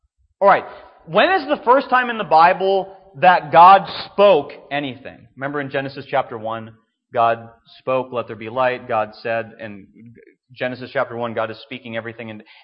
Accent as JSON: {"language": "English", "region": "Minnesota", "country": "United States", "tie": "born or raised there", "said": "Now, growing up in Minnesota, we had St. Paul, a big city, one of the Twin Cities."}